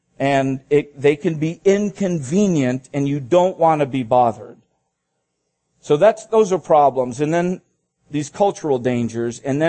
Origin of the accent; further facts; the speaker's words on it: Philippines; Where I grew up in the Philippine Islands, the respect for parents is off the charts.